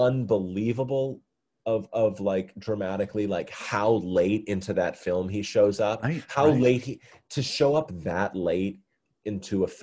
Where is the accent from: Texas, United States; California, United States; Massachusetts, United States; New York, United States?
Massachusetts, United States; I'm from Massachusetts, so my mother's side of the family is up in Maine.